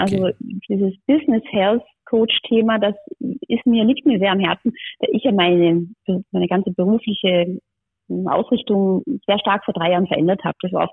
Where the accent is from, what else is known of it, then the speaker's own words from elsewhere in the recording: Salzburg, Austria; moved away as an adult; Ich bin aufgewachsen und geboren im Salzburger Land und bin dort ja zur Schule gegangen. Und bis ich 18 war, habe ich auch dort gelebt.